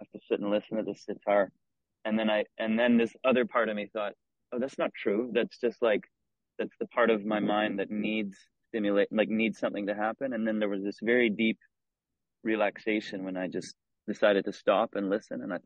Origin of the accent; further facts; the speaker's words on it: Canada; also born or lived in United States; I'm from Canada. I lived a lot in the States too. My dad's an American citizen. So I have a green card.